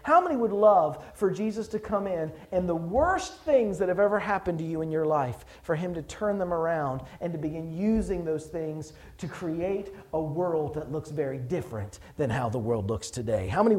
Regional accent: United States; I'm from the States, so I can be that, say that.

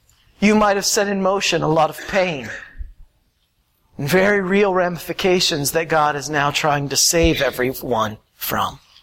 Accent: the South, United States; I come from the South, back East. I grew up in a very Baptist environment. Not Anabaptist, Baptist.

